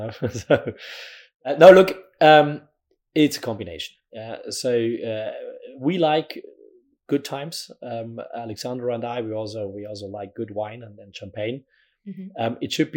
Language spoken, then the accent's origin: English; Basel, Basel-Stadt, Switzerland; in Basel. In Basel.